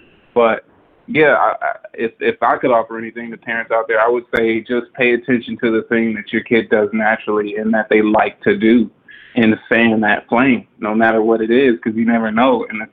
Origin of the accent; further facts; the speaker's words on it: Compton, California, United States; Well, I'm from Compton, California. I was born and raised in Compton.